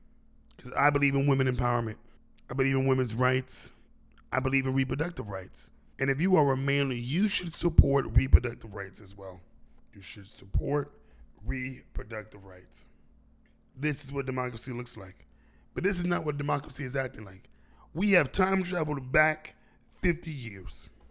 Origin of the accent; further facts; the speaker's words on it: San Antonio, Texas, United States; I'm from San Antonio, Texas